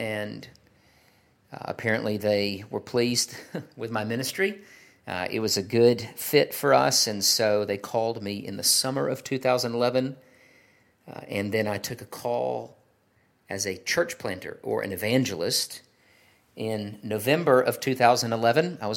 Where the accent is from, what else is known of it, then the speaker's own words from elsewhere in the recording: Douglasville, Georgia, United States; also born or lived in Chengdu, China; I am from Douglasville, Georgia, just west of Atlanta. Grew up there, went to school in Atlanta at Georgia Tech.